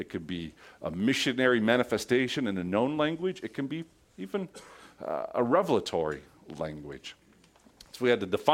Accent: Oregon, United States; We came from Oregon. All Oregonians speak redneck.

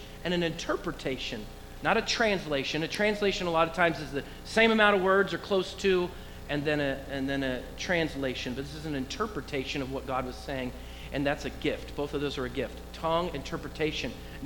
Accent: Oregon, United States; also born or lived in Eugene, Oregon; Some of you don't know, but I was born and raised in Oregon. I was born in Eugene, raised outside of Portland.

